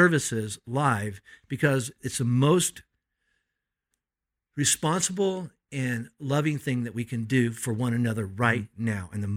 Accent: United States; I'm a Christian first and a follower of Jesus first, and I'm an American second, and I love both.

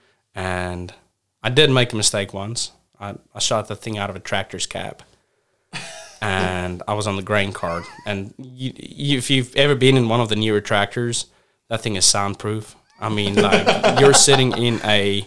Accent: South Africa; But yeah, I grew up outdoors. I'm originally from South Africa, like, you know.

